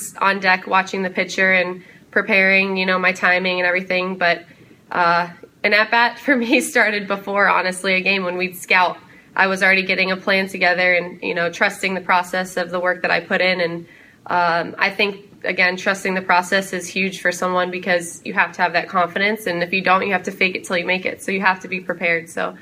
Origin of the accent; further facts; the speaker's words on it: Palm Harbor, Florida, United States; I grew up in Palm Harbor, Florida. So I'm a Florida native.